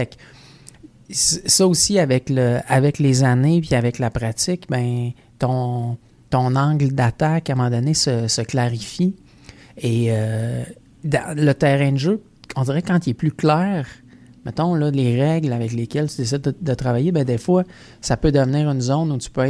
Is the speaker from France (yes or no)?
no; Quebec, Canada; Il est chez nous au Québec.